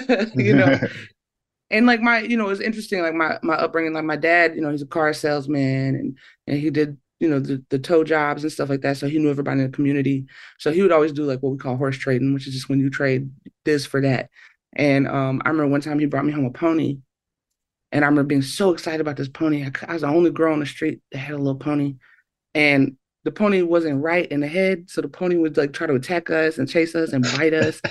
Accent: Athens, Alabama, United States; also born or lived in Huntsville; I was born in Huntsville Hospital. That's Huntsville, Alabama. I was raised in Athens, Alabama.

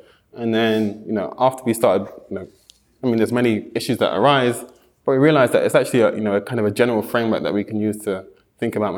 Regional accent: London, United Kingdom; Yeah, so I'm from London.

